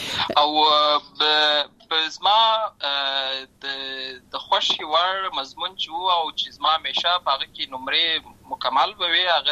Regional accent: Lashkar Gah, Helmand, Afghanistan; also born or lived in Uruzgan; زه په اصل کې د اوروزګان ولایت یم، اما زه په هلمند ولایت لشکرګاه کې پیدا شوی یم. امالته لوی سوی یم، امالته مې ښوونځی لسته ده

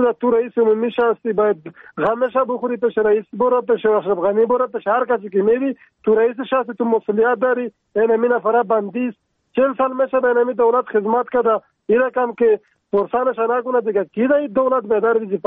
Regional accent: Paktika, Afghanistan; از ویدار از کابل تماس گرفتیم. ولایت ما پکتیکا است. 40 سال میشه نمینجا در منطقه در لمان زندگی میکنیم.

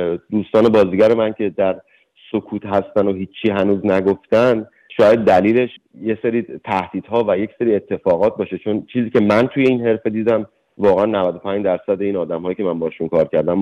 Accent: Iran; moved away as an adult; الان که 2.5-3 سال در حقیقت از ایران اومدم بیرون

